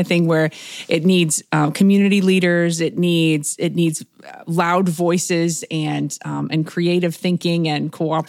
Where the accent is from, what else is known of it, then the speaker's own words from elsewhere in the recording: Kalamazoo, Michigan, United States; As a Michigan girl myself, born and raised in Kalamazoo, not Detroit, so on the other side of the state